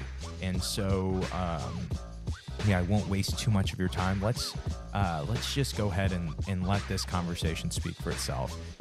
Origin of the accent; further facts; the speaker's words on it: Midwest, United States; I would do like the cut lines on the side of my head to really show that I'm from the Midwest.